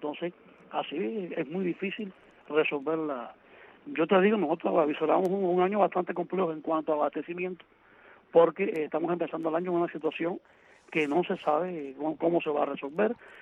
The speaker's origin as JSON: {"language": "Spanish", "country": "Cuba"}